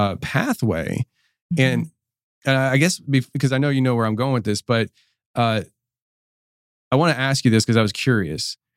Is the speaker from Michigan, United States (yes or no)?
no; Pennsylvania, United States; when I was a kid, I was raised up north in the Philly area, but like outside, when I was a kid, I was outside of Philly, very rural Pennsylvania. I lived in a very large trailer park